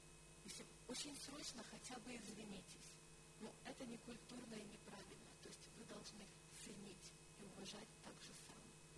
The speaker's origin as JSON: {"language": "Russian", "town": "Novohrad-Volynskyi", "region": "Zhytomyr Oblast", "country": "Ukraine", "said": "я сама из Новгорода Волынского"}